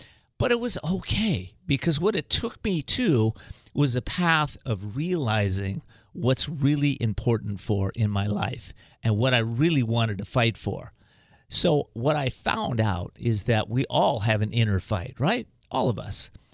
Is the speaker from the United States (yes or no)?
yes; Whittier, California, United States; my middle-class family that grew up, I grew up in Whittier, California, and we were religious people, but we weren't spiritual people.